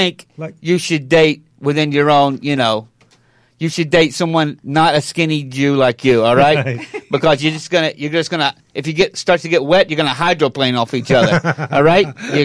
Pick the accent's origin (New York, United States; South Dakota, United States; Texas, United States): New York, United States; Coney Island; No, I'm from Coney Island.